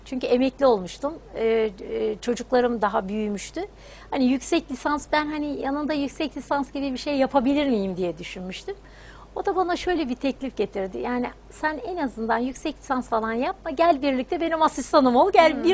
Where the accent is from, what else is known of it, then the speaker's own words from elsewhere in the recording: Üsküdar, Istanbul, Turkey; born there; ben İstanbul doğumluyum.